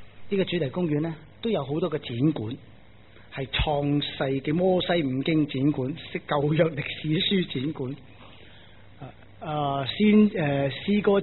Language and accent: Cantonese; China; 俾我哋中国人最南嘅地方有个豆卵咁细嘅